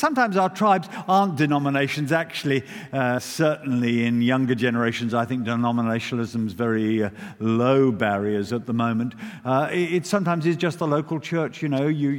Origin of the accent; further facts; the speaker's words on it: United Kingdom; Now, we're British. We know you're not meant to divide over personalities, so we don't.